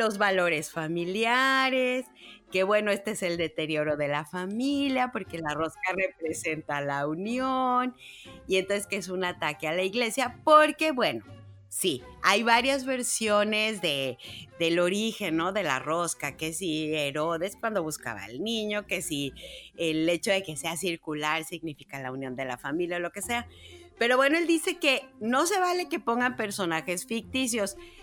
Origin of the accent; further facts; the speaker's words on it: Mexico; ya sabemos cómo somos los mexicanos y cómo hacemos humor de todo.